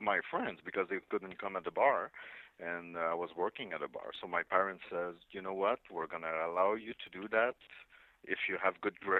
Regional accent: Mont-Laurier, Quebec, Canada; because I'm from Mont-Laurier. It's a town north of Montreal in the Laurentian.

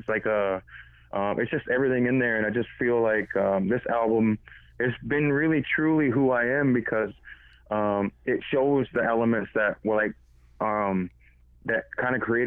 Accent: Six Nations, Ontario, Canada; I'm Mohawk from Six Nations.

